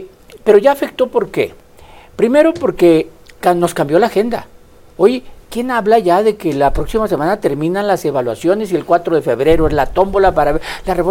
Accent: Mexico; como mexicano, como latino

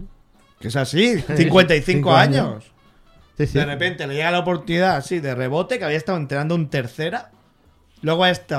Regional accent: Catalonia, Spain; nosotros somos catalanes, pues somos latinos, tal.

